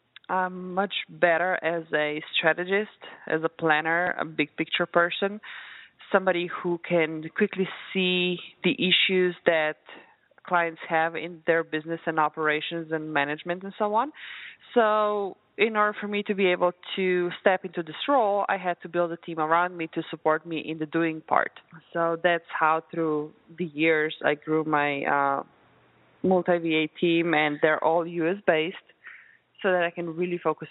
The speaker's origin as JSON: {"language": "English", "country": "Slovenia", "tie": "born or raised there", "second_language": "English", "moved": "as an adult", "lives_now": "United States", "said": "I came from Europe, Slovenia, where I was born and raised and spent my first 20 years of life."}